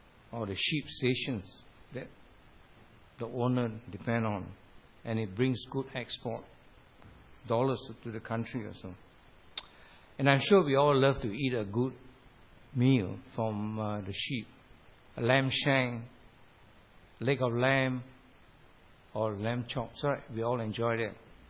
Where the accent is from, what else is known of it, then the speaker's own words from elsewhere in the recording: Singapore; Because he knows I'm from Singapore, I just want to know how big is his station.